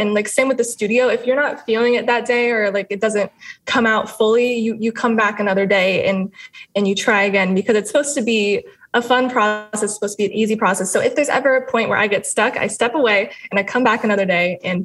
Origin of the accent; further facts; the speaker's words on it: United States; I love being Cuban American.